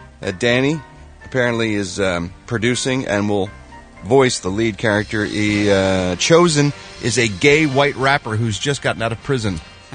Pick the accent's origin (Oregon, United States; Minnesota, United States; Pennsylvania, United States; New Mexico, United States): Pennsylvania, United States; Philadelphia; moved away; And there was a major star sighting in Philadelphia, my hometown, yesterday. In fact, I have to say that there probably hasn't been a star of this caliber since I left Philadelphia.